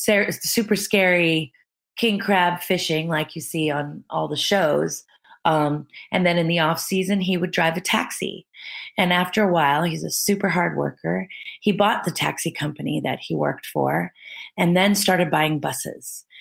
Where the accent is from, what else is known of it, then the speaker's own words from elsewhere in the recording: Hawaii, United States; I grew up in Hawaii. I grew up in the rainforest of Hawaii on the Big Island. My brother and I, and well, five of us, we're hippie kids.